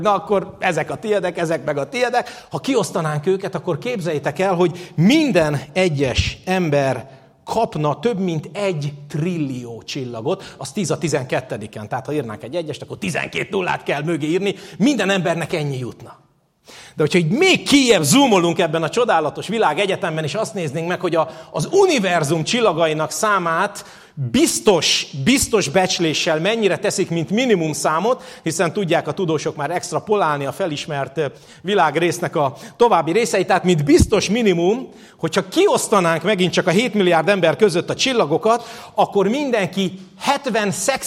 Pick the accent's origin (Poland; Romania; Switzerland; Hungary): Hungary; Közel 6 éve tértünk vissza a Dunakanyarba, ahonnan mi származunk, ahol éltünk korábban is